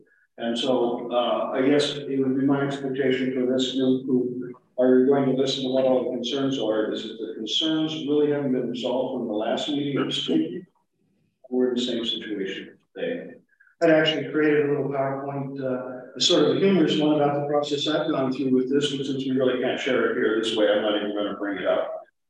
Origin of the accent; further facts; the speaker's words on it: Santa Fe, New Mexico, United States; I come from Santa Fe.